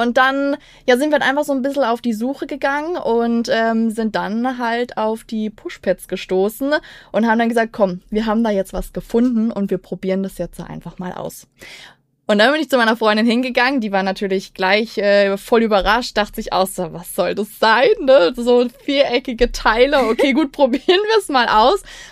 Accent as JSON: {"language": "German", "town": "Merdingen", "region": "Baden-Württemberg", "country": "Germany", "said": "wir kommen ja aus der Nähe von Freiburg und ja, eigentlich so ein ganz kleines Nebenörtchen neben Freiburg, und zwar Merdingen."}